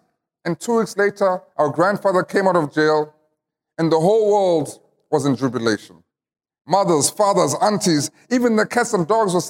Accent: Johannesburg, Gauteng, South Africa; born there; I was born in 1982 in Johannesburg, Soweto, during the time when the apartheid government was at the helm of our society.

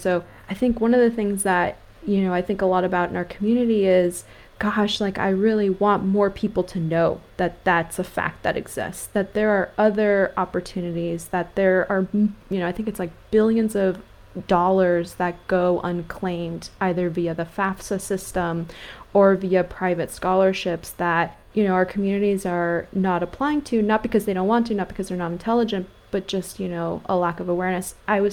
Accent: California, United States; I grew up in California. In California, we love our UC system.

